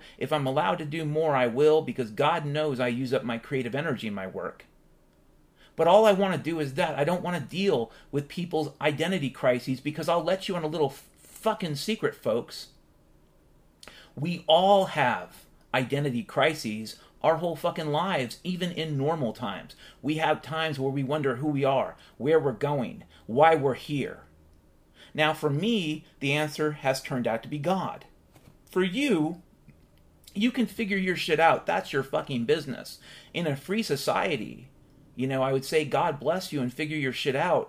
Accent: Washington, United States; and yeah, I grew up in Washington State 50 years ago, so fuck you.

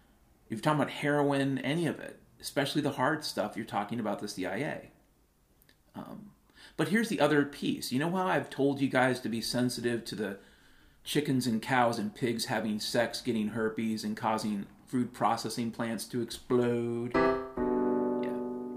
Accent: Washington, United States; What I can tell you from my own experience based upon growing up in Washington State is there's something seriously fucked in the environment.

